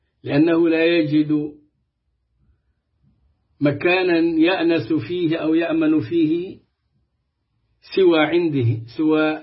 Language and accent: Arabic; Egypt; كان عندنا في مصر تكفيريون لكن كانوا لا يحملون السلاح